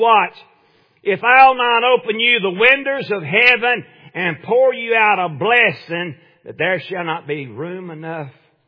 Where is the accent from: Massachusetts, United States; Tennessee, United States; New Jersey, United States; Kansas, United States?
Tennessee, United States; I was raised in Middle Tennessee.